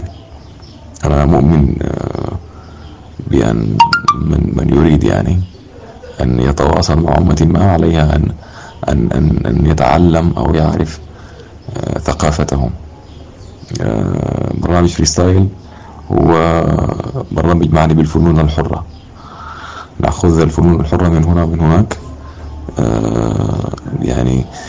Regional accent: Wad Madani, Gezira, Sudan; born there; أنا من مواليد منطقة مدني في العام 1994.

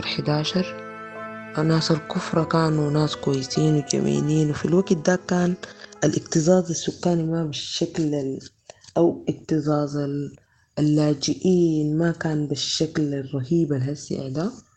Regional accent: Sudan; now in Libya; كسودانيين بقينا كتار في ليبيا، فأصبح التضجر

